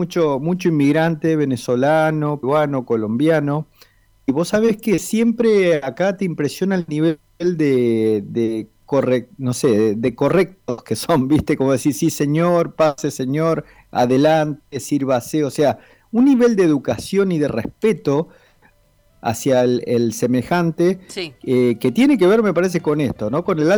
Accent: Argentina; te diría ya como argentino

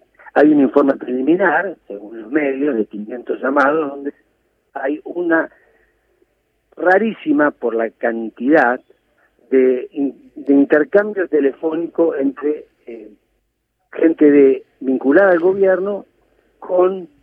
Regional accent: Argentina; lo que nos puede llegar a salvar como argentinos

